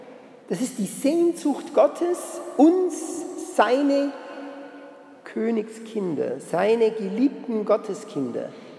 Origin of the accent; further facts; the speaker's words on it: Bavaria, Germany; wenn wir als Allgäuer dann eben plötzlich vielleicht nach Franken oder gar nach noch nördlichere Gebiete gehen müssten